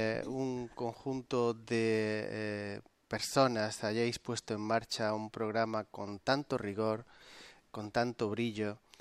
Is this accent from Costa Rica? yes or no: no; Spain; Somos gitanos y españoles, y ambas realidades nos producen un legítimo orgullo.